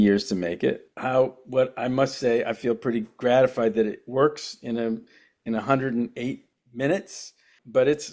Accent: New York, United States; well, I'm a New Yorker, and so it was hard for me to tell the story without being kind of to have a little flair

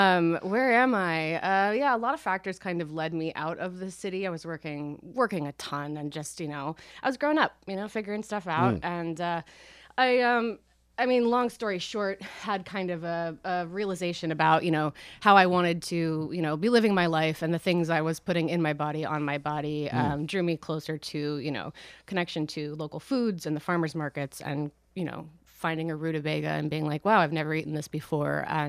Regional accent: Kansas, United States; also born or lived in Missouri; now in Elizaville, United States; Well, where am I from? I live in Elizaville right now. I'm from Kansas. Oh. I grew up in the Midwest. Huh. Kansas and Missouri.

